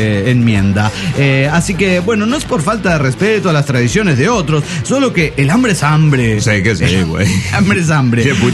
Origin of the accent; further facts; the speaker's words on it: Tarija, Bolivia; Hola, ¿cómo están? … de Tarija, Bolivia.